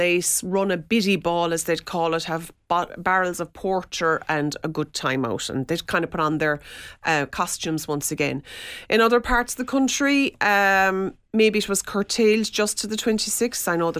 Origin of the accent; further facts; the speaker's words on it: Munster, Ireland; when I was growing up in West Cork